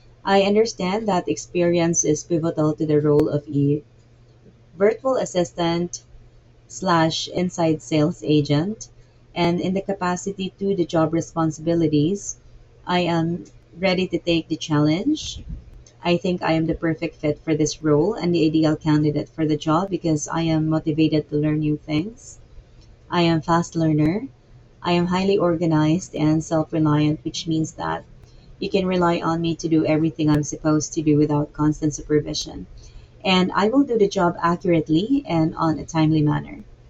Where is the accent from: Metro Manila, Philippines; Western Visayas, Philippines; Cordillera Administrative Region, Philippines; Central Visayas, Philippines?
Central Visayas, Philippines; Cebu; I'm from Cebu, Philippines